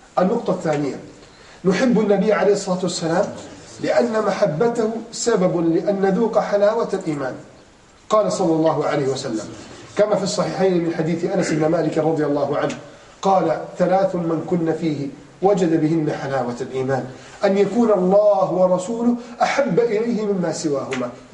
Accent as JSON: {"language": "Arabic", "country": "Egypt", "said": "عندنا في مصر"}